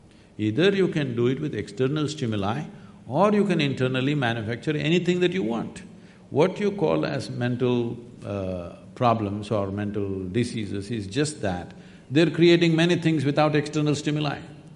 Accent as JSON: {"language": "English", "region": "South India", "country": "India", "said": "You know, I'm a mystic from South India."}